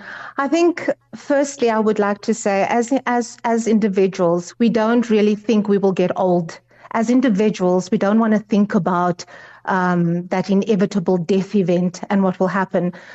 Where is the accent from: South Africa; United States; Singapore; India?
South Africa; Genadendal, Western Cape; now in Johannesburg, South Africa; I come from the Western Cape, small dorpie called Genadendal, and moved to Johannesburg about 12 years ago.